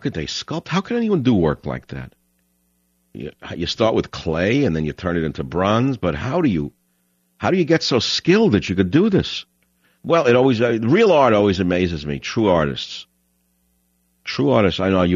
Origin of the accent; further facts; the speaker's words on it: New York City, New York, United States; I'm trying to get myself back to the house I grew up in Queens